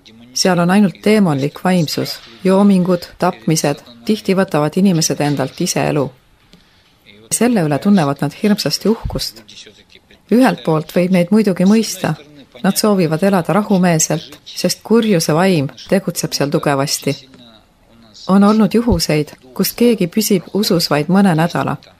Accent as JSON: {"language": "Estonian", "region": "Ural", "country": "Russia", "tie": "born there", "second_language": "Estonian", "said": "Sündisin Aasia ja Euroopa vahel, Uurali mägede keskel, põdrakasvataja perekonnas. Mu isa on Neenets, emaga Hant."}